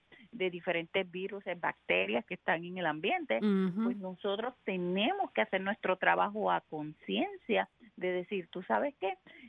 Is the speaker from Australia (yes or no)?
no; Puerto Rico; yo soy de Puerto Rico y nosotros decimos mucho el ay bendito, ¿no?